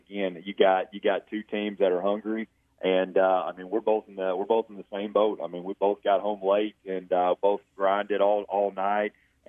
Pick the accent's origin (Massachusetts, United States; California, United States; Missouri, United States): Missouri, United States; now in Alabama, United States; I'm originally from Missouri, and in Missouri, we have a one-game series in the playoffs.